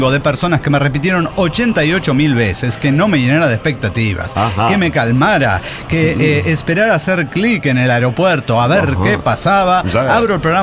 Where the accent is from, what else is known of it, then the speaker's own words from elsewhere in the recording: Guanajuato, Mexico; Sí, a mí me vale verga, soy de Guanajuato, le decía.